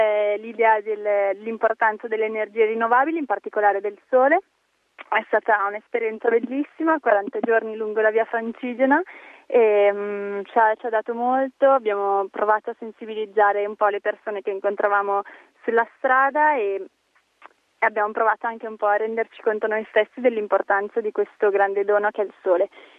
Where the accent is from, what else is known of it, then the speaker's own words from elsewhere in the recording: Milan, Lombardy, Italy; Ho 26 anni, sono di Milano